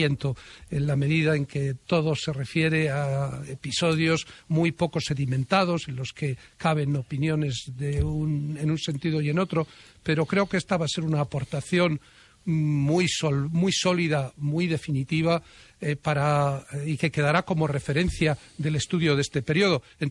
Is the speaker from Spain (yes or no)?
yes; Logroño, La Rioja, Spain; born there; y como yo nací también en Logroño